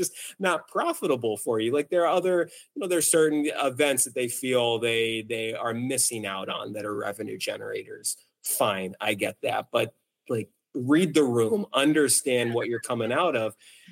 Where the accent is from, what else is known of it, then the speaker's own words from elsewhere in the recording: Arizona, United States; I grew up in Southern Arizona.